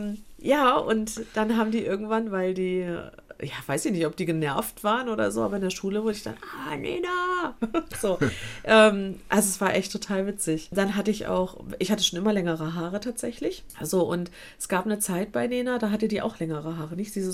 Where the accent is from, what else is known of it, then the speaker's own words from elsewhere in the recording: Baden-Württemberg, Germany; Also da, wo ich herkomme, ne, also wo ich aufgewachsen bin, da sagt man auch Grüß Gott, ne?